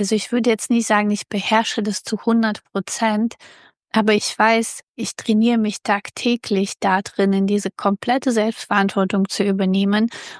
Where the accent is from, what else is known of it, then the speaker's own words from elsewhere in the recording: Russia; German is a second language; now in Germany; ich komme ja aus Russland und ich musste sehr viel auch im Haushalt helfen. Und wir wohnten in einem neun stockwerkiges Haus mit Kakerlaken.